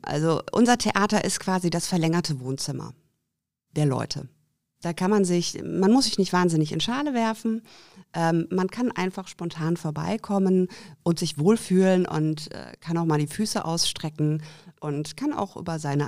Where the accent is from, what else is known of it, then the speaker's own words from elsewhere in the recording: Schweinfurt, Bavaria, Germany; Bei mir war es so, also Schweinfurt, wo ich herkomme, ist eine Kleinstadt